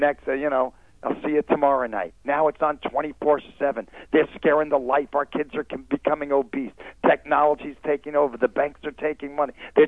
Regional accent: Queens, New York, United States; Well, you know, when I was a kid, we were real poor growing up in Queens, New York. And my father was a hard worker. My mother was a waitress.

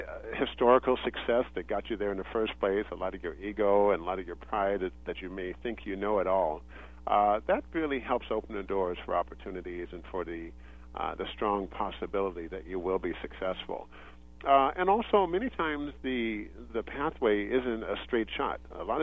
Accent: Sacramento, California, United States; I grew up in South Sacramento

